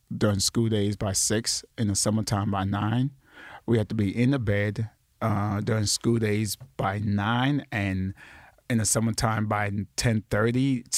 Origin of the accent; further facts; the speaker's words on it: Brooklyn, New York, United States; Live in Brooklyn. Born in Brooklyn. Grew up in Brooklyn. Got shot at in Brooklyn.